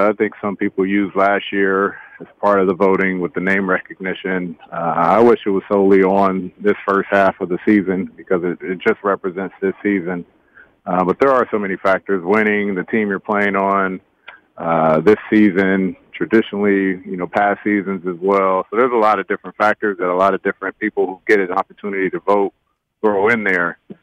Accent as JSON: {"language": "English", "region": "California", "country": "United States", "said": "I'm from California, and anyone that follows me on Instagram knows I love round table pizza."}